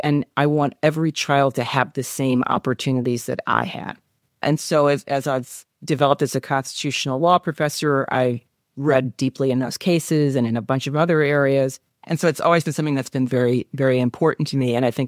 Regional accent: Detroit, Michigan, United States; And then I had another foot in the city of Detroit growing up around Black doctors and Black lawyers and school administrators and nurses.

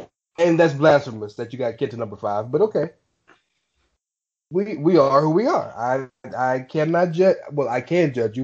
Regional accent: United States; Well, I'm American. Clearly, we don't care about facts.

